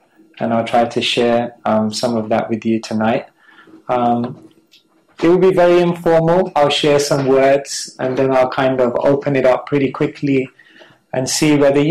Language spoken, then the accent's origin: English; Wembley, London, United Kingdom; When you said I'm from Wembley, that could be a disqualification. But yes, I did emerge from Northwest London